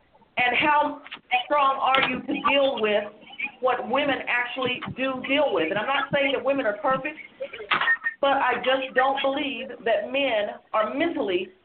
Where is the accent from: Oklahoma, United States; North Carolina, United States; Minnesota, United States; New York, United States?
Oklahoma, United States; Yes, I'm from Oklahoma.